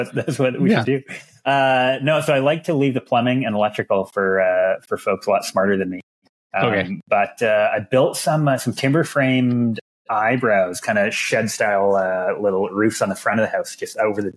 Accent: Edmonton, Alberta, Canada; So I am from the Great White North, Edmonton, Alberta.

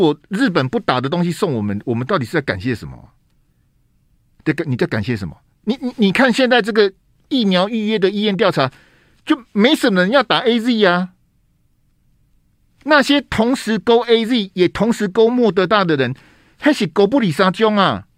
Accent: Taiwan; 我都觉得身为一个台湾人啊，做一个中华民国的国民啊，是一个很窝囊的事情啊

